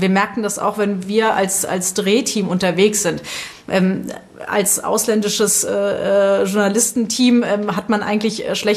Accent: Germany; wenn wir sagen, wir sind aus Deutschland

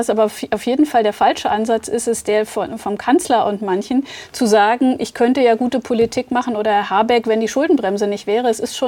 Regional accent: Brandenburg, Germany; ich komme selbst aus Ostdeutschland, mein Wahlkreis ist Potsdam, ich komme aus Brandenburg.

